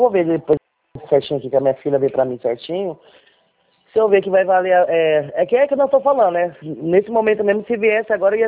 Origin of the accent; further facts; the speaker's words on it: Araraquara, São Paulo, Brazil; Eu sou de Araraquara.